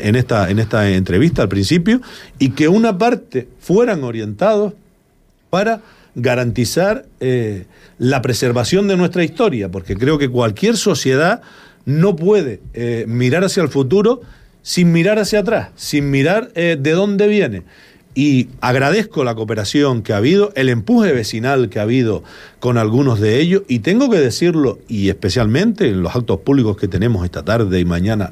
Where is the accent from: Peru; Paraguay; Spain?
Spain; Canary Islands; yo particularmente me siento orgulloso como majorero